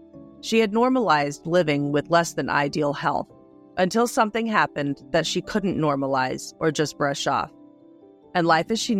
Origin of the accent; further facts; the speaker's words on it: New York City, New York, United States; And I was born in the Bronx. I was born and raised in the Bronx.